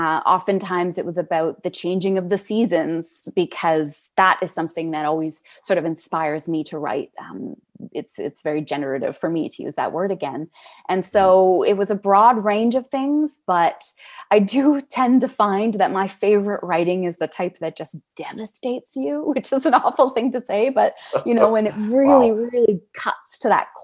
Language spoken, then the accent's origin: English; Canada; I'm a Canadian.